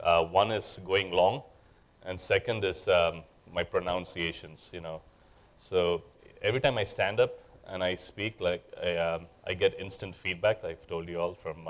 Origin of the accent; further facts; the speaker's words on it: Nigeria; also born or lived in India; now in United States; I was born and brought up in Nigeria. I lived in India, and I moved to the US.